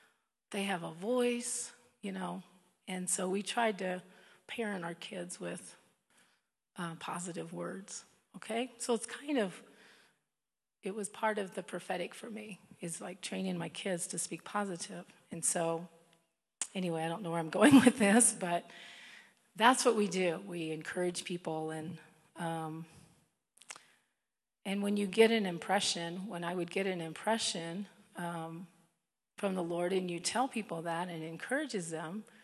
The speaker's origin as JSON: {"language": "English", "region": "Iowa", "country": "United States", "tie": "born or raised there", "said": "When I was a child, I grew up in Iowa on a farm."}